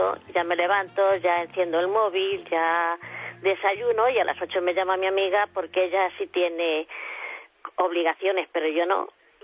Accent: Toledo, Castilla-La Mancha, Spain; born there; yo nací en Toledo y me he jubilado en Toledo, pero para mí sigue siendo mi pueblo.

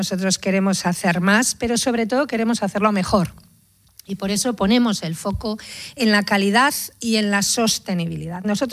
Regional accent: Cantabria, Spain; en el interés general de mi tierra, de los cántabros.

